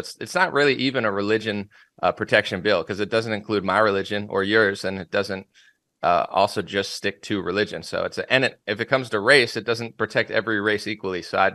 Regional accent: United States; I love this country, but I'm American.

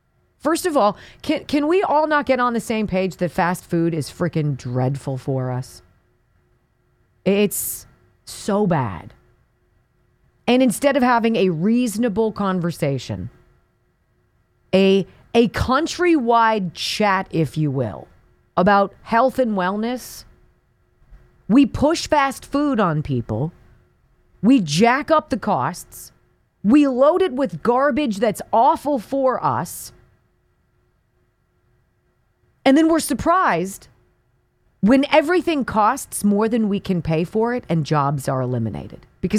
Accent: California, United States; my home state of California

